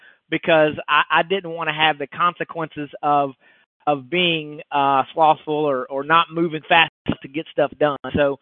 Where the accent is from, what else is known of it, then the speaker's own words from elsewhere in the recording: Tyler, Texas, United States; now in McKinney, United States; I'm just a good old East Texas boy. I grew up out in the Tyler, Texas area, and the last 20, I guess about 6 years, I've been in McKinney, Texas, which is just north of Dallas.